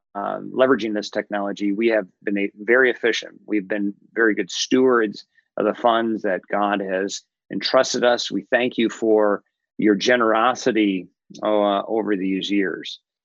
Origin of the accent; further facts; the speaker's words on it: South Holland, Illinois, United States; I grew up in South Holland, Illinois, and in some ways, reading the Voss Group made me think of what South Holland was 100 years prior to, steeped in that Dutch Reform culture.